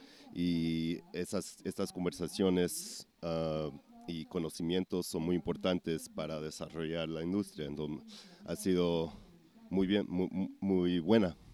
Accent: United States; vengo de los Estados Unidos.

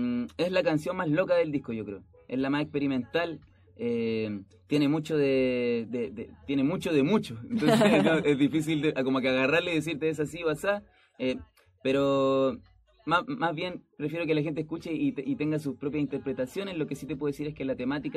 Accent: Talca, Maule, Chile; soy de Talca, de una ciudad que es más pequeñita, de la zona centro-sur, en un país tan centralista y además tan eurocéntrico

